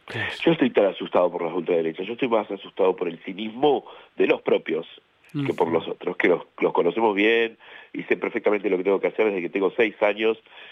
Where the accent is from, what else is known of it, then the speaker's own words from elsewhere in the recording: southern Chile, Chile; born there; moved away; Yo nací en Chile y nací en el sur de Chile.